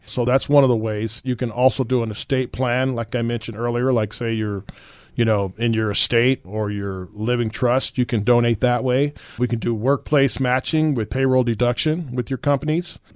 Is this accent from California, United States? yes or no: yes; Diamond Bar, California, United States; I grew up in this general area. I was raised in Diamond Bar in the IE over there.